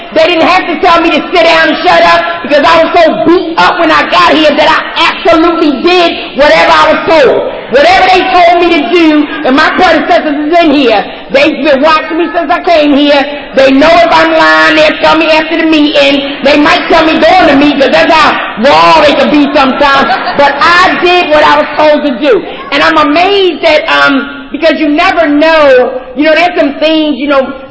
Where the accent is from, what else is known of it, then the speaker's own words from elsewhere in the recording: Philadelphia, Pennsylvania, United States; I'm from the Philadelphia area.